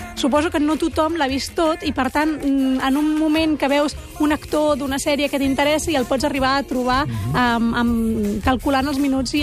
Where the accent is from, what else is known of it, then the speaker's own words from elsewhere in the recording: Catalonia, Spain; Som catalans